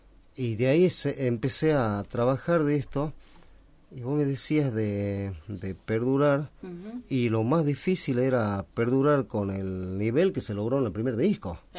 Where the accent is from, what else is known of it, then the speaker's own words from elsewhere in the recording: Aguaray, Salta, Argentina; also born or lived in Tarija; Aguaray, que es mi pueblo, y uno más al año, olvídate, el resto es todo allá.